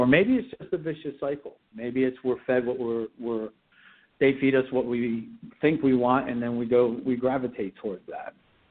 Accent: Trenton, New Jersey, United States; when I was their age growing up in Trenton

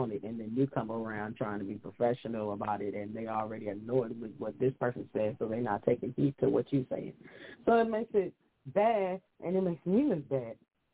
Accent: Compton, California, United States; I'm from Compton, but we in Hollywood.

